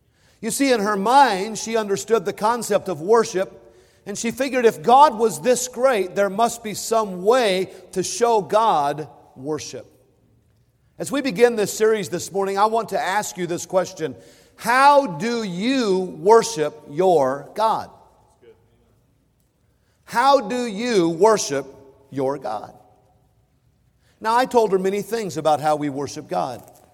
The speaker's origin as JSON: {"language": "English", "country": "United States", "said": "And as an American, I've always cherished my freedom. I've always been proud to be an American."}